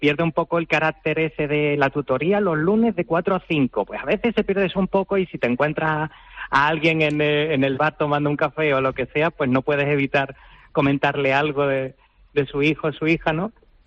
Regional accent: Málaga, Andalusia, Spain; now in Jubrique, Spain; yo soy una persona que me consideraba extremadamente urbanita. Yo soy de Málaga, del barrio de Ciudad Jardín

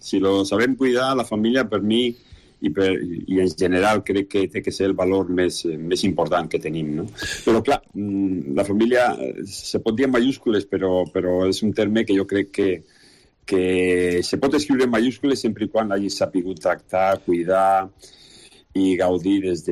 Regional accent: Lleida, Catalonia, Spain; also born or lived in Mequinensa / Fraga; Jo vaig néixer a Lleida, i això ho deu el meu DNI i ho tinc que manifestar sempre, no? El que passa és que els meus pares, durant un temps, quan vaig néixer, van viure a Mequinensa, van viure després a Fraga, i després me vaig educar a Lleida

